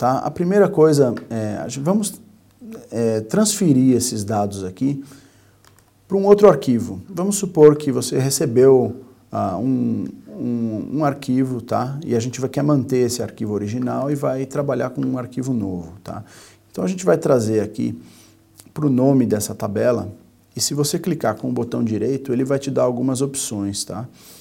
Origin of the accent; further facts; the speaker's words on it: Brazil; eu, no caso, sou brasileiro